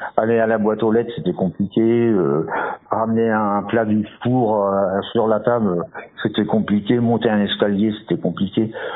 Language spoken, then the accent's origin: French; Pays de la Loire, France; born there; je suis à la retraite, j'ai 62 ans. Je suis né à Saint-Germain-de-Coulles-la-Mer dans la Mayenne. Voilà. J'ai commencé à travailler dans la Mayenne, je suis venu en Sarthe, j'ai suivi ma compagne